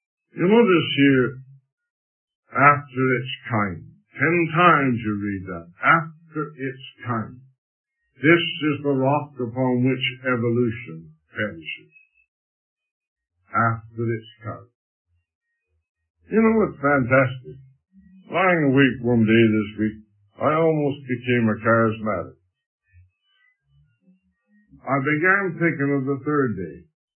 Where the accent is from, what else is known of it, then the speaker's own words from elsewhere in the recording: Stratford, Ontario, Canada; Up in my hometown, Stratford, Ontario, where the Shakespearean festivals go on all summer